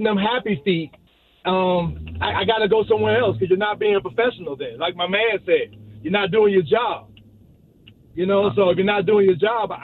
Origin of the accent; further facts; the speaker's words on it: Maryland, United States; Dwayne Haskins being a local cat, and I'm from Maryland myself, so I want Dwayne to do good.